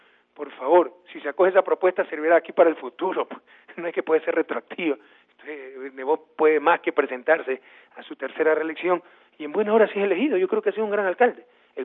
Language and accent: Spanish; Guayaquil, Guayas, Ecuador; seré el primero en apoyarlo para que saque adelante a mi ciudad natal